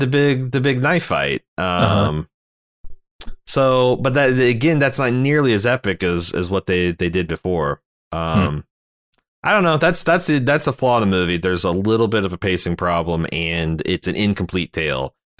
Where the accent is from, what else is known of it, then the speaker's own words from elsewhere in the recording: United States; It's kind of crazy being an American looking on the outside, looking in.